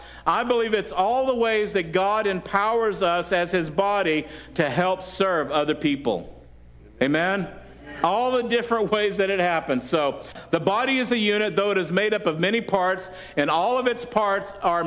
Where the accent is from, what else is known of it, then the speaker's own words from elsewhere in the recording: the South, United States; Listen, I grew up in the South, and there was a time that blacks and whites had separate water fountains.